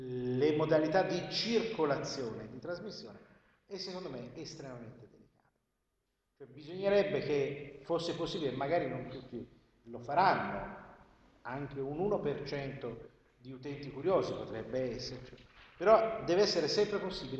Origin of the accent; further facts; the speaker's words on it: Grosseto, Tuscany, Italy; io vengo da Grosseto